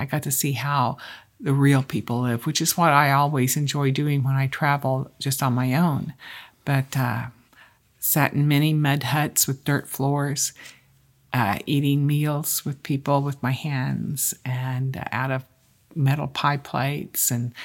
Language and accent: English; Missouri, United States; Well, I grew up in Southwest Missouri and spent the first part of my life in that area. Born in Neosho, Missouri.